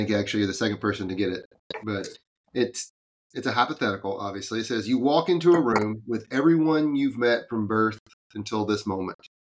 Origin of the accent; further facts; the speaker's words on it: Texas, United States; So I grew up in North Texas, and we didn't have wrestling.